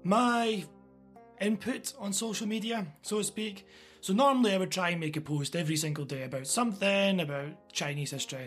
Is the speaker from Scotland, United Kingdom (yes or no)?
yes; Scotland, United Kingdom; Now, as you know, I'm from Scotland.